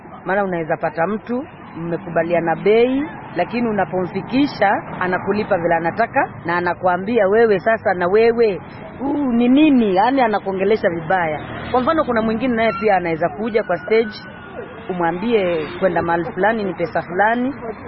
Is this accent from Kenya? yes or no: yes; Kenya; maana sisi ni wa Kenya tuna...